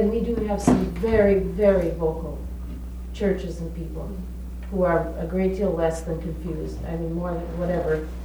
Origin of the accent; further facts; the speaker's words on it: Minnesota, United States; I'm from Minnesota, and we don't believe in sex there.